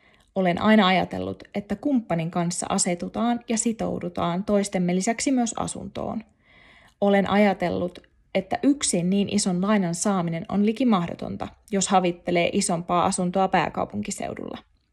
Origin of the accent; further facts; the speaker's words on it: Nurmijärvi, Uusimaa, Finland; also born or lived in Helsinki; Vuosi sitten muutin Nurmijärvelle, josta olen kotoisin, asuttuani ensin 8 vuotta Helsingissä. Olin täältä lähtiessäni vannonut, etten koskaan palaa. Onneksi palasin, sillä vuoden aikana olen löytänyt täältä kodin.